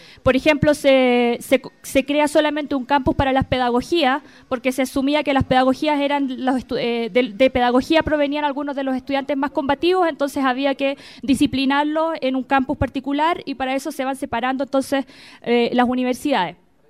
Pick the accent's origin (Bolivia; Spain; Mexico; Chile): Chile; como parte de un proyecto de intervención en mi país, que fue en gran parte maniobrado desde Estados Unidos